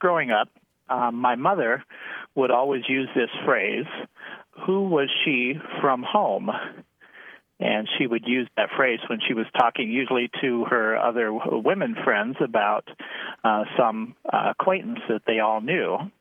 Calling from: Ravenna, Nebraska, United States; I'm calling from Ravenna, Nebraska.

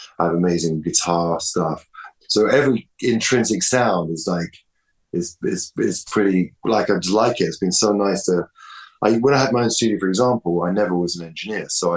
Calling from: California, United States; My studio in California, in the United States of America.

